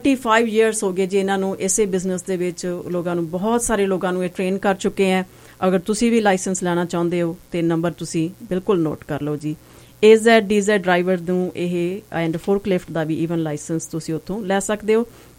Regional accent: Punjab, India; ਮੈਨੂੰ ਬੜਾ ਪ੍ਰਾਊਡ ਹੈ ਕਿ ਮੈਂ ਪੰਜਾਬੀ ਹਾਂ

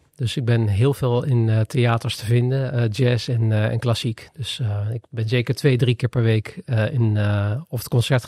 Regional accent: Gelderland, Netherlands; Maar ik kom uit de Achterhoek en dan is Schiphol best ver weg.

